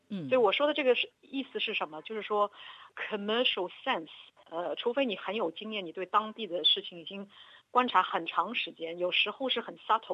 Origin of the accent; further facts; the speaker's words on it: China; 因为我们中国人都是以人情为主的嘛